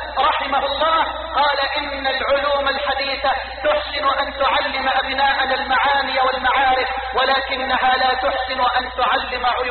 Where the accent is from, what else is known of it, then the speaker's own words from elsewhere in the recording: Egypt; اللهم اجعل بلدنا مصر واحدا للامن والامان